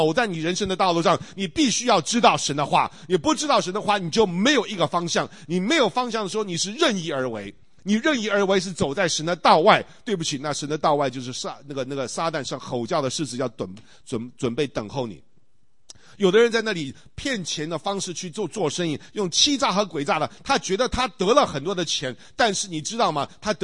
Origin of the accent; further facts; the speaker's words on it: Taiwan; 我是从台湾来的这个外省人，那么这个我父亲是东北啊，我母亲是外蒙古